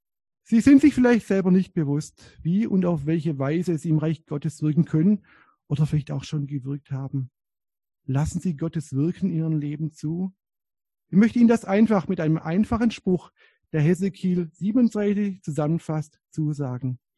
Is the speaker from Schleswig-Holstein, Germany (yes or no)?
no; Baden-Württemberg, Germany; Ich komme hier aus der Nähe von Herrenberg, aus dem Heckengäu. Auch da gibt es noch sehr viele Äpfelbäume.